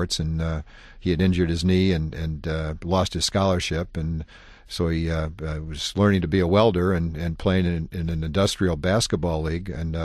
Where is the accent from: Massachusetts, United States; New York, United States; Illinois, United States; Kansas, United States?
Illinois, United States; Alton; born there; Well, I was born in Alton, Illinois in 1947.